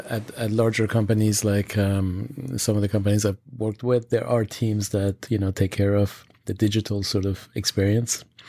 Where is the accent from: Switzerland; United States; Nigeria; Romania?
Switzerland; I grew up in Switzerland, so we had chocolate almost on a daily basis. I grew up mainly in boarding school.